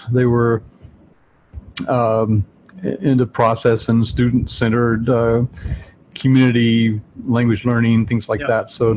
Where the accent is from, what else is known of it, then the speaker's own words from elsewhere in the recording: Texas, United States; I'm from Texas, and there's a lot of oil there